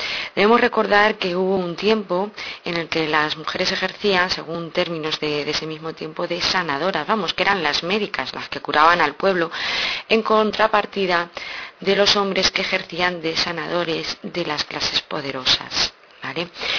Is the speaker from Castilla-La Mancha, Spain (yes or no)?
yes; Castilla-La Mancha, Spain; para hoy he decidido acercarme un poquito a mi tierra. Manchega como yo